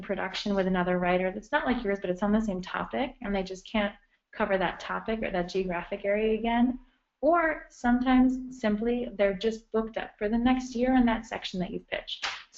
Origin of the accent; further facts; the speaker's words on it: United States; I'm American, and I had never written British English in my life, but my degree in university was in Italian, and I had studied in Italy and lived in Florence for a year.